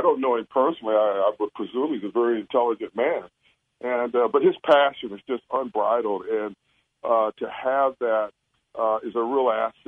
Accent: Ventura, California, United States; as a young boy growing up in Ventura, basketball, high school basketball was huge

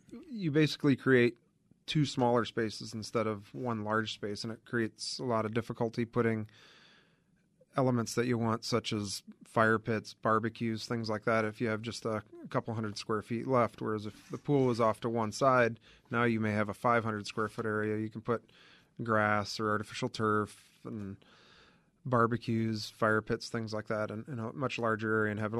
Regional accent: Indiana, United States; We grew up in Indiana and both actually graduated from Purdue.

